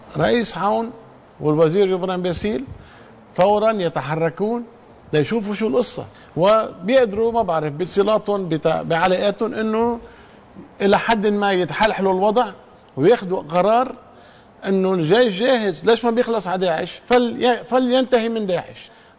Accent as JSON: {"language": "Arabic", "country": "Lebanon", "said": "كلبناني أنا"}